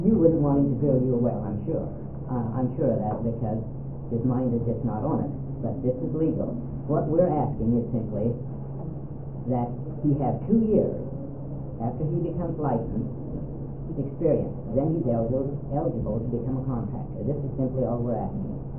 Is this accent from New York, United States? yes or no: no; Newberg, Oregon, United States; from Newburgh, Oregon. I've been in the well drilling business in Willamette Valley for the past 25 years.